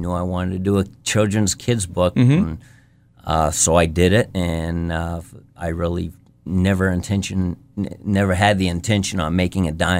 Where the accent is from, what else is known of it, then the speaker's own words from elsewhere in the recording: Milan, New Hampshire, United States; And growing up in Mylan, New Hampshire, I know that, I mean, there's not a lot of large corporate support